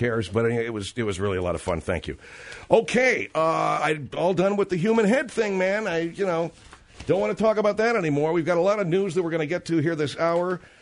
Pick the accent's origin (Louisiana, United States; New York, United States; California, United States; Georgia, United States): California, United States; I'm going to resist the temptation to think as a Californian, this is a more important thing, folks.